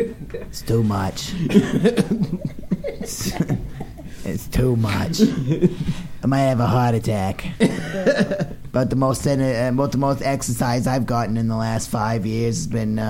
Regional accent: New Jersey, United States; They could go fuck themselves. I'm from New Jersey.

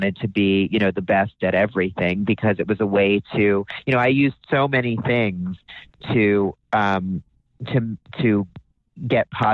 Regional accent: Florida, United States; I grew up actually in South Florida. I'm probably one of the rare native Floridians.

